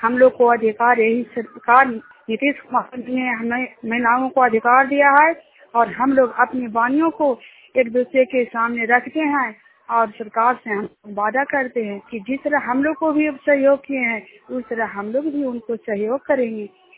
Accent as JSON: {"language": "Hindi", "region": "Bihar", "country": "India", "said": "मैं जूनियर गांव का रहने वाली हूँ और हिस्सा प्रखंड और नालंदा जिला का निवासी हूँ।"}